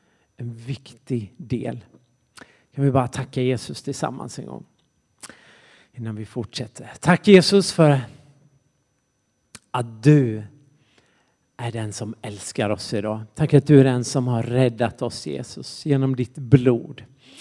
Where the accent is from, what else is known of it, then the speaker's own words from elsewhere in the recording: Jönköping, Jönköping County, Sweden; Och jag växte upp i Jönköping, Sveriges Jerusalem.